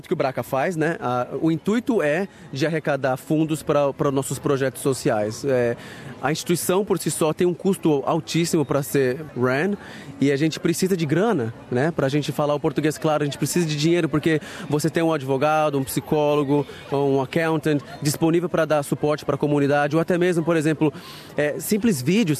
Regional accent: Brazil; Eu sou brasileiro de coração e de personalidade. Eu sou completamente brasileiro e me sinto muito feliz de ter tido a chance de crescer no Brasil.

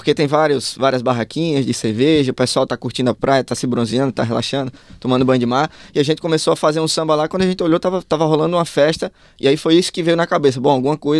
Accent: Maceió, Alagoas, Brazil; now in Melbourne, Australia; Eu sou de Maceió, no Brasil.

